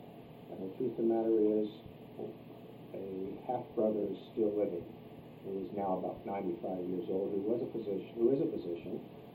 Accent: Liverpool, Ohio, United States; Liverpool, Ohio. Mm-hmm. So actually, we have roots in this part of the country and always been fond of my hometown.

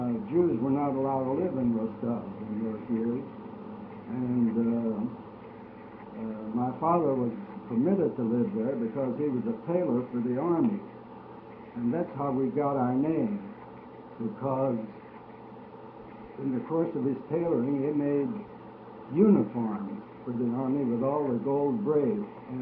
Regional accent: Louisville, Kentucky, United States; I grew up in Louisville, and about the age of 13, after my bar mitzvah, I had to go to work. My folks were tailors

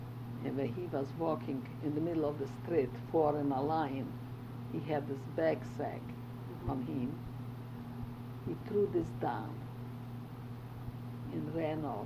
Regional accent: Sighet, Maramureș County, Romania; I am from Transylvania.

